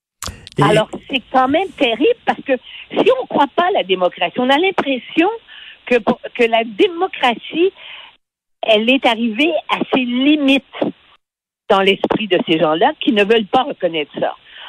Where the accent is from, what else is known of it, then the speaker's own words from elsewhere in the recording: Montreal, Quebec, Canada; C'est facile quand on est Montréalais et qu'on l'a vu depuis l'enfance.